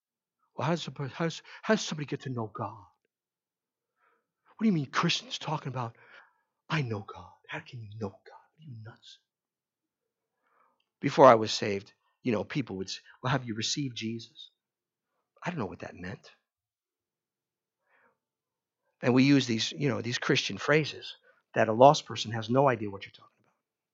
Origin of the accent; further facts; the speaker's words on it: New York, United States; I grew up on Long Island. You probably know that by my accent.